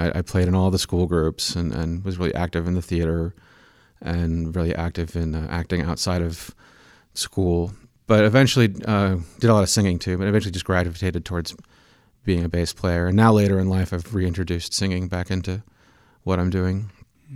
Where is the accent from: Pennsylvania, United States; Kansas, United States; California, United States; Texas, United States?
Kansas, United States; Manhattan; I grew up in Manhattan, Kansas. And that's where the beginning of my music started.